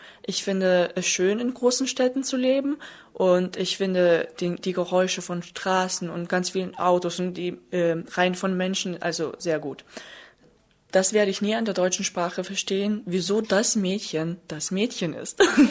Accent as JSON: {"language": "German", "town": "Kaunas", "region": "Kaunas County", "country": "Lithuania", "second_language": "German", "said": "ich komme aus Litauen, aus Kaunas, und ich bin 18 Jahre alt."}